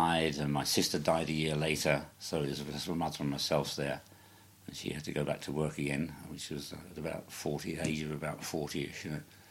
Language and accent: English; Holborn, London, United Kingdom; born there; I was born in Holborn in London on 18th of July 1932.